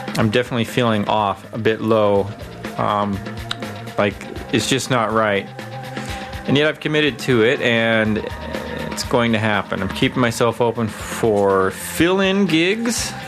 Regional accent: Tacoma, Washington, United States; also born or lived in Gig Harbor; as growing up in Washington State, particularly in Tacoma and Gig Harbor areas of Washington State

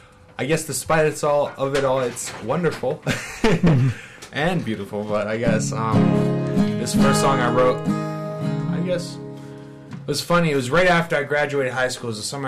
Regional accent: Vancouver, British Columbia, Canada; born there; No, I was born here in Vancouver. Okay. Yeah, but my dad's American, mother's Canadian, you know, so my dad's down in the States.

